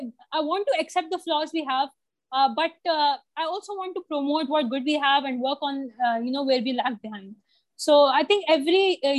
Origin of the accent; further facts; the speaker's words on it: Pakistan; also born or lived in Saudi Arabia; finally accepted my Pakistani nationality because, you know, though I was born in Saudi Arabia